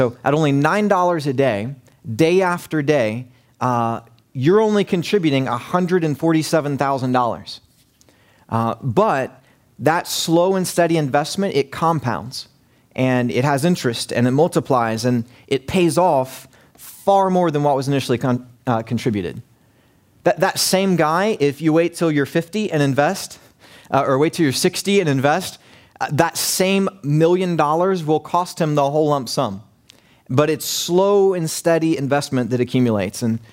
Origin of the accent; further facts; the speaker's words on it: West Virginia, United States; I grew up in Lincoln County in West Virginia, the Sticks.